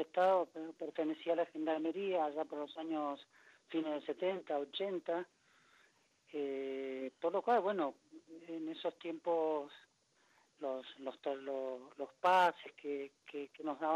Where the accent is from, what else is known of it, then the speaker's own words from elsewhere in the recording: Corrientes, Argentina; now in Esquel, Argentina; distante de mi lugar de origen, digamos, soy correntino, y no es por mandarme la parte, pero nací allá y bueno, por cuestiones de la vida estamos por estos hermosos lugares de la Patagonia.